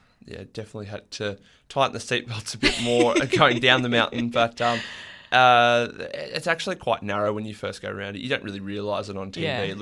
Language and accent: English; Singleton, New South Wales, Australia; also born or lived in Maitland; I moved schools from Singleton to Maitland to Hunter Valley Grammar School